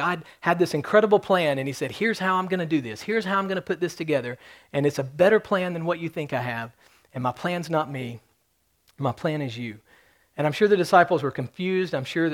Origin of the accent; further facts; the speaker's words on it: Alabama, United States; Now, I'm from Alabama, and sometimes being from Alabama, we realize that everybody else aren't quite as smart as we are.